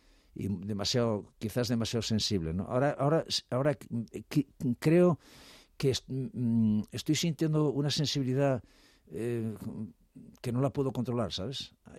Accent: Gijón, Asturias, Spain; Pero yo soy asturiano, soy de Gijón, ¿entiendes?

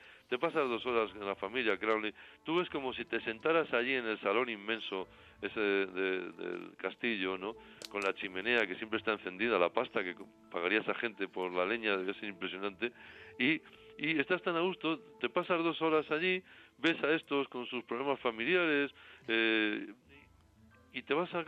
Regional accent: Madrid, Community of Madrid, Spain; nosotros, que somos gente de Antón Martín y de Chamberí

